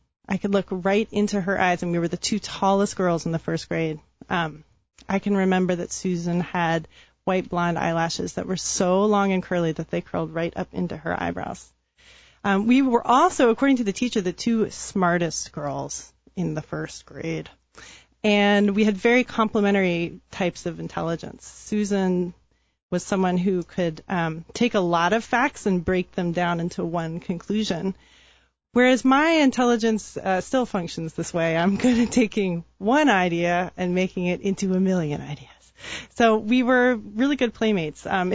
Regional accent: Oregon, United States; born there; because I was born in Oregon, which, as everyone knows, makes you have a different skin color than someone born in Virginia.

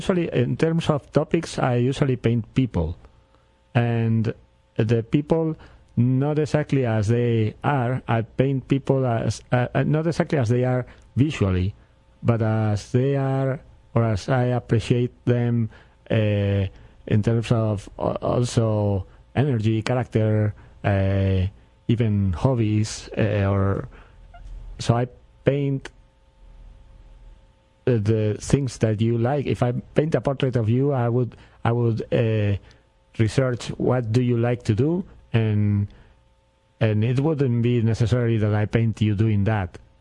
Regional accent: Madrid, Community of Madrid, Spain; English is a second language; moved away as an adult; also born or lived in Brooklyn, New York; now in Charlottesville, United States; I'm from Spain, from Madrid.

